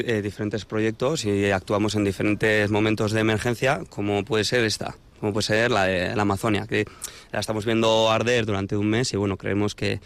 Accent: Vitoria-Gasteiz, Basque Country, Spain; De los 5 compañeros que salimos de aquí, de España, 4 de nosotros somos de Vitoria y de la Diputación de Álava.

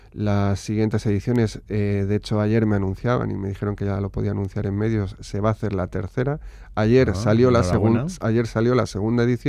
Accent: Barakaldo, Basque Country, Spain; now in Albacete, Spain; una pequeña editorial en la ciudad donde vivo. Yo soy de aquí, de Baracaldo.

